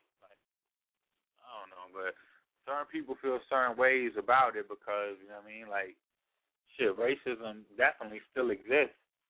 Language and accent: English; New York, United States; growing up in New York, I mean, everybody used it.